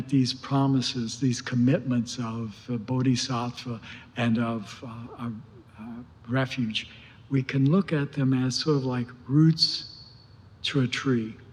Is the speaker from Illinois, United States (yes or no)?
no; West Virginia, United States; I come from West Virginia, and down in West Virginia, down in the southern part of the state, there are the Hatfields and McCoys.